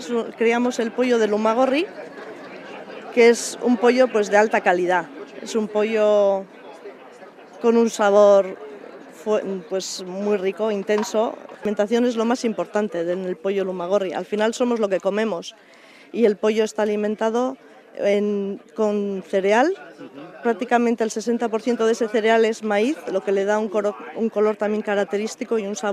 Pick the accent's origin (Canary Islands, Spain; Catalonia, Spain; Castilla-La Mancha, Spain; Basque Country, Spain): Basque Country, Spain; Azcoitia; de Azcoitia, productora de Lumagorri.